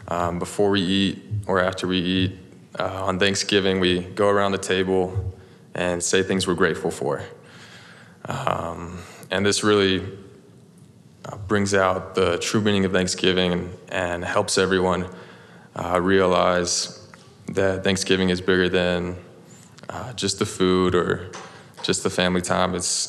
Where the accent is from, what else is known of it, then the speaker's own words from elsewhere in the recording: Mapleton, Utah, United States; I'm from Mapleton, Utah.